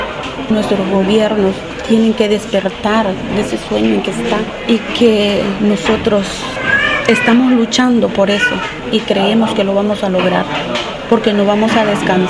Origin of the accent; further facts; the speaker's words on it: San Pedro Sula, Cortés, Honduras; Yo vengo de San Pedro Sula, Honduras.